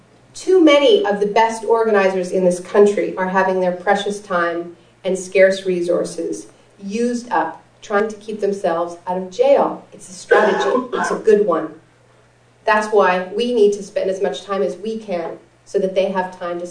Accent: Toronto, Ontario, Canada; I told her I was from Toronto

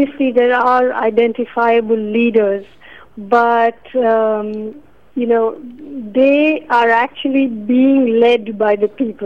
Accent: India; I felt, as an Indian, I felt, it was a moral obligation of a kind on my part

